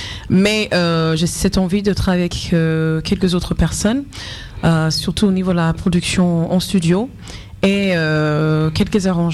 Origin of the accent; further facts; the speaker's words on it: United States; le fait que je suis américaine